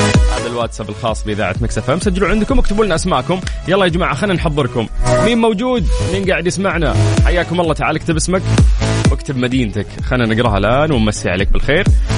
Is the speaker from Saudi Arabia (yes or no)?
yes; Saudi Arabia; أوكي يعني ديرتنا مثل أي ديار كثير في العالم فيها حر، صيف